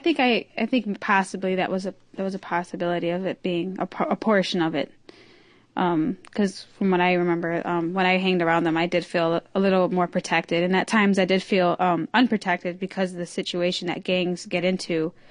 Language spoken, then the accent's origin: English; Springfield, Massachusetts, United States; because when I grew up in Springfield, so when I grew up there, it's sort of like Pittsfield.